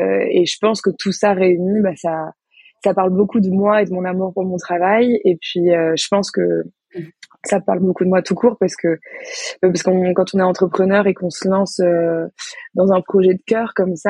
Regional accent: Paris, Île-de-France, France; je suis née et j'ai grandi à Paris depuis toute petite. Je suis en région parisienne depuis que je suis toute petite.

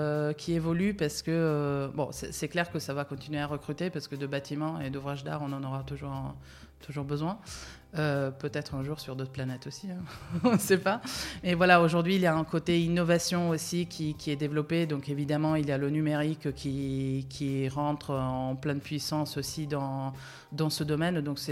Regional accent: Italy; moved away as an adult; now in France; j'ai fait toutes mes études en Italie, parce que je suis italienne à la base.

